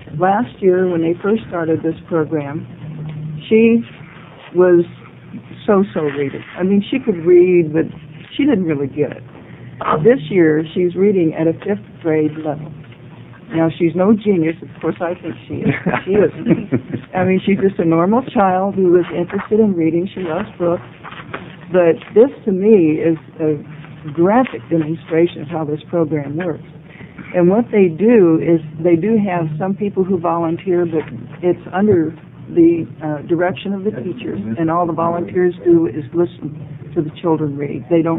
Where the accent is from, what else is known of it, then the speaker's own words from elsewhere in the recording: Harlan, Oregon, United States; I'm from Harlan, which is in Lincoln County, up in the hills.